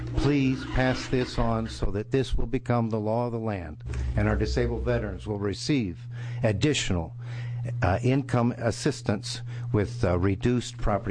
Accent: Boring, Oregon, United States; I'm from Clackamas County also, from the community known as Boring.

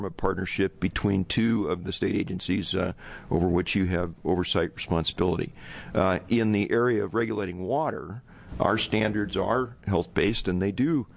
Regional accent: Eugene, Oregon, United States; I grew up in Eugene, and I remember distinctly in my days before the formation of DEQ

